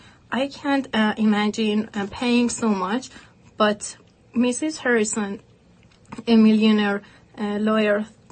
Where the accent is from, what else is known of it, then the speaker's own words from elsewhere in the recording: Iran; English is a second language; Because I'm from Iran, and when I bought my ticket, the flight ticket to come to the United States, the COVID happened